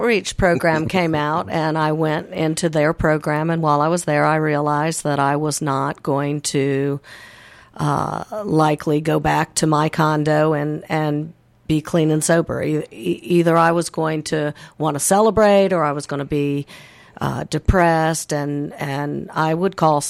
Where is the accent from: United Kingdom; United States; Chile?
United States; California; born there; also born or lived in Raleigh / Asheville; now in Black Mountain, United States; I was born in California and moved around a bit. Raleigh was home before I came to Asheville in 1999. So I've been here about 18 years, and I love the area.